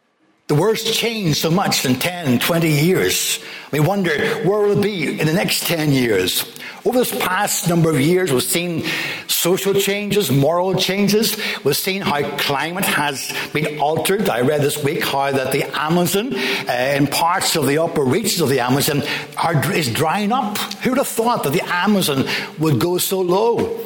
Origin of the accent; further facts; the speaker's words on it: Portadown, Northern Ireland, United Kingdom; Our children were born in Northern Ireland, and I'm from Portadown.